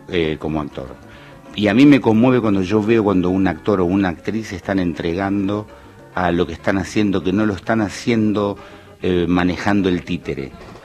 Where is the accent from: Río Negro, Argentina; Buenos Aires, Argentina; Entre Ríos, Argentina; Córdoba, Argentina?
Buenos Aires, Argentina; born there; yo nací en Villa Crespo